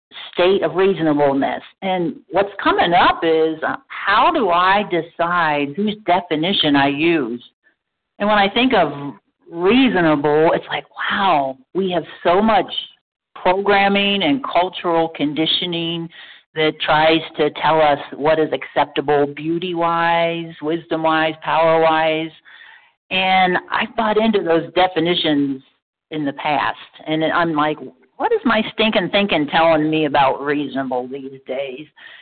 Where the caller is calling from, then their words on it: Ohio, United States; I'm calling from Ohio.